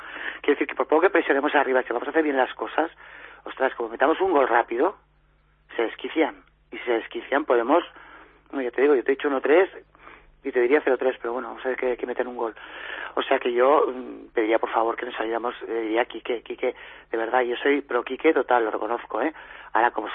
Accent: Catalonia, Spain; como yo no tengo que demostrarle a nadie si soy catalán

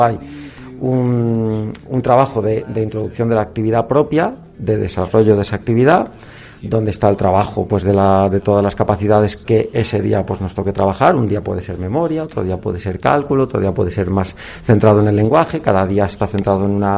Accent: Madrid, Community of Madrid, Spain; born there; now in Zamora, Spain; soy terapeuta ocupacional de aquí de Alfa Zamora. Yo nací en Madrid, pero mi familia es de Cádiz, con lo cual yo digo que soy de allí, y porque es donde más cómodo me siento. Tengo 35 años y llevaré pues unos 5 años aquí en Zamora

